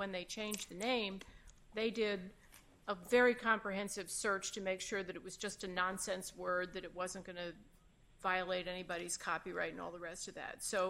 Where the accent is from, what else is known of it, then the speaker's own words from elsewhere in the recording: Houston, Texas, United States; Well, I'm from Houston.